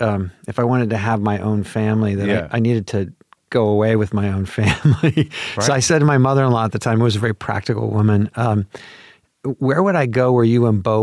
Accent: Portland, Oregon, United States; also born or lived in Pomona, California; I grew up in Portland, Oregon.

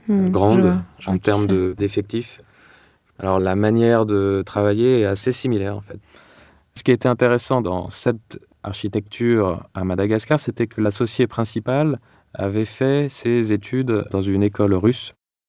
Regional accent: Paris, Île-de-France, France; also born or lived in London, United Kingdom; Donc la jeunesse, j'ai grandi à Paris et Londres, où mon père a vécu pendant pas mal d'années.

